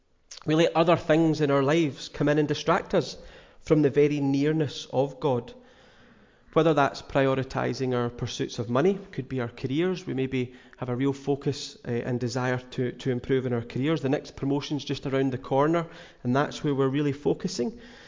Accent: Glasgow, Scotland, United Kingdom; now in North Harris, United Kingdom; so Glasgow, I'm from Glasgow. You've probably noticed I've not got the North Harris accent. From Glasgow originally.

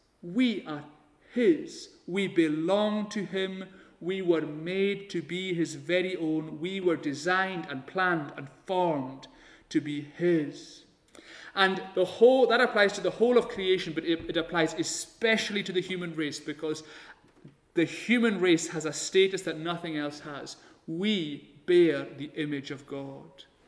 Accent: Stornoway, Scotland, United Kingdom; I remember when I was wee, I was growing up in Stornoway

